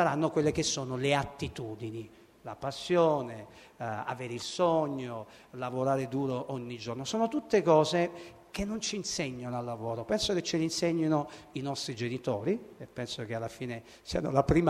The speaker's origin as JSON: {"language": "Italian", "town": "Teramo", "region": "Abruzzo", "country": "Italy", "said": "io sono di Teramo, abruzzese"}